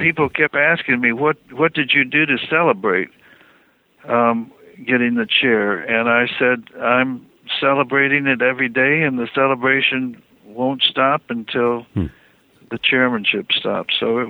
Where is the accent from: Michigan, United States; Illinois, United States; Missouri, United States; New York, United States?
Michigan, United States; Sure. I grew up in Michigan. My father was a surgeon.